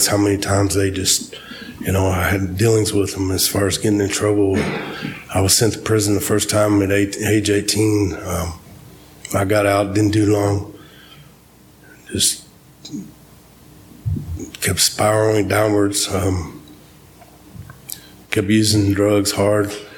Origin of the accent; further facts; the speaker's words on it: Dallas, Texas, United States; also born or lived in Kenton, Ohio; I was born in Kenton, Ohio, raised in Dallas, Texas, on the streets.